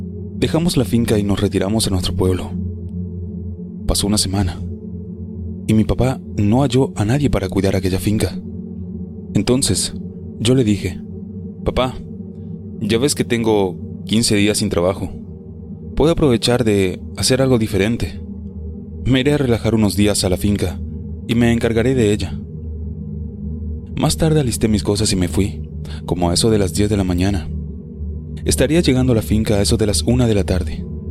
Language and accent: Spanish; Matagalpa, Nicaragua; tengo 23 años de edad, soy de Nicaragua, del departamento de Matagalpa.